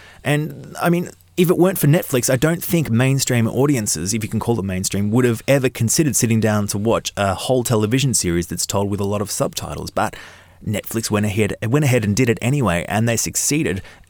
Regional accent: Australia; Now, it's difficult for me to comment on that because, of course, I am Australian. I can't pick up on his accent.

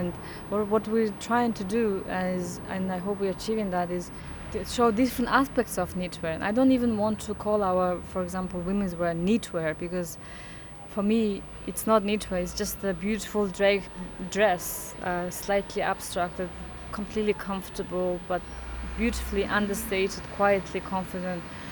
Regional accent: Ulaanbaatar, Mongolia; I am from Ulaanbaatar, which is the capital of Mongolia. But my father, he was originally a nomad.

